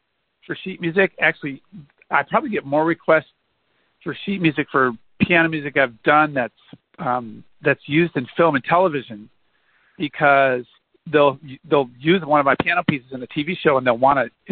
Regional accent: Michigan, United States; And here I'm a kid from Michigan. So it was like I didn't really have any connection to L.A. or the business at all

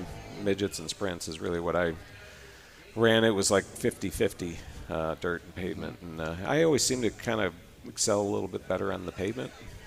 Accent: Mount Clemens, Michigan, United States; I grew up in Mount Clemens area.

